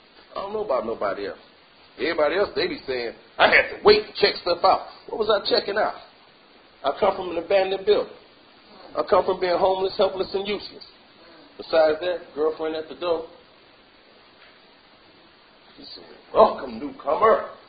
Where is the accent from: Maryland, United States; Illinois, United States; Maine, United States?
Illinois, United States; Chicago; I didn't know nobody because I was from Chicago.